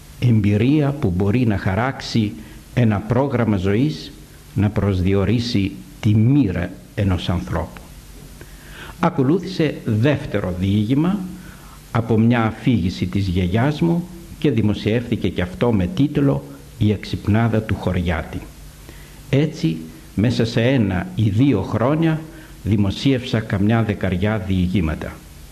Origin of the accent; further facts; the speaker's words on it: Soufli, Eastern Macedonia and Thrace, Greece; also born or lived in Thasos / Eleftheroupoli; Τα παιδικά μου χρόνια τα έζησα στο Σουφλί, στη Θάσο και στην Ελευθερούπολη. Εδώ κατέφυγαν οι γονείς μου, πρόσφυγες του πρώτου πολέμου.